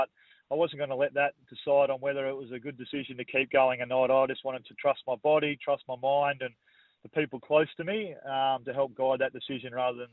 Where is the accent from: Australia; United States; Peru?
Australia; Geraldton, Western Australia; got a little bit of notoriety, if you like, from being born and bred here. But, yeah, to be honest, most people in Geraldton are like most country people, pretty laid back.